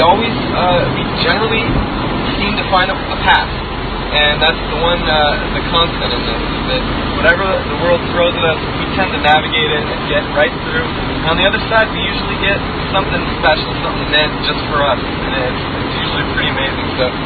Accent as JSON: {"language": "English", "region": "Northwest", "country": "United States", "said": "And I'm from the Northwest. We have a lot of mountains."}